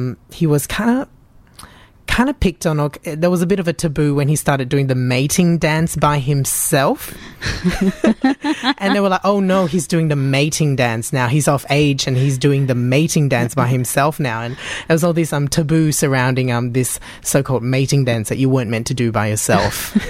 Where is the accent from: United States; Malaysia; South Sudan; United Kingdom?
Malaysia; when I was a kid growing up in Malaysia